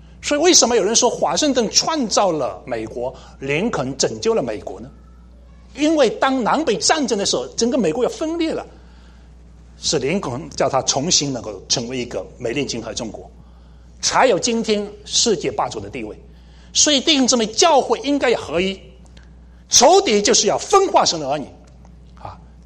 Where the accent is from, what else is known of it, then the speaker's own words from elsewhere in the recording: China; 就好像我们中国人吃的那个丝宁小汤圆